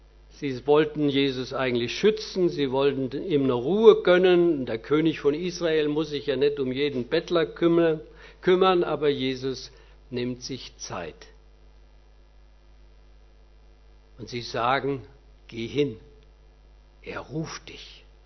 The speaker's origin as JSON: {"language": "German", "country": "Thailand", "said": "ich war ja viele Jahre in Thailand und fliege am 14. November auch wieder hin. Es ist mein Heimatland."}